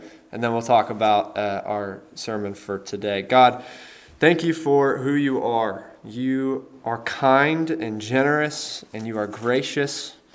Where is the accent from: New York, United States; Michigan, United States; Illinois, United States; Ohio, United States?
Illinois, United States; Chicago; I grew up in Chicago, and so I have seen and driven in snow before